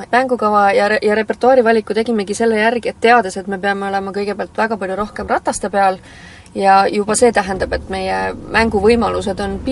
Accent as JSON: {"language": "Estonian", "town": "Olustvere", "region": "Viljandi County", "country": "Estonia", "tie": "born or raised there", "said": "Ma olen Viljandi lähedalt pärit, ma olen Olustverest pärit. Pisikesest, armsest, imelisest paigast"}